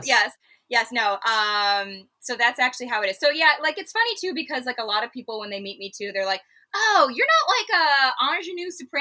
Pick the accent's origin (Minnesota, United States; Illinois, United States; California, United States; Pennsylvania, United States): Illinois, United States; LaGrange; No. Suburb outside. It's true. LaGrange is the name.